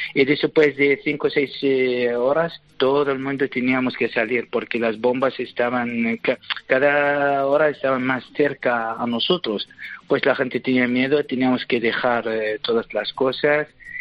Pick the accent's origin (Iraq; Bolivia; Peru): Iraq; Qaraqosh, Nineveh; Spanish is a second language; moved away; Pues cuando salíamos de mi ciudad, soy de Karakosh, nos refugiamos en Erbil, que es la capital del Kurdistán iraquí